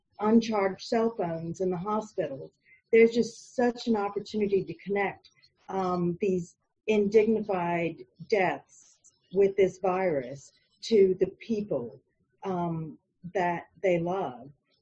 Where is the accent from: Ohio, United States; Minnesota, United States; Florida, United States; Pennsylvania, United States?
Florida, United States; Boynton Beach; I'm from Boynton Beach, Florida, Palm Beach County.